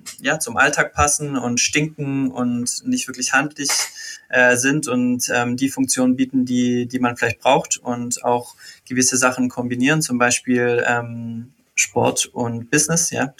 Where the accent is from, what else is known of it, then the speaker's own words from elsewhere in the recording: Baden-Württemberg, Germany; born there; bin hier in Essingen geboren